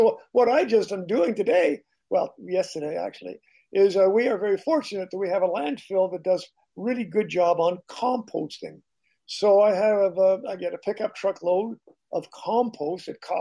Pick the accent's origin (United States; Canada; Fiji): Canada; Montreal, Quebec; moved away; I'm originally from Montreal, Canada, so I know what you're going through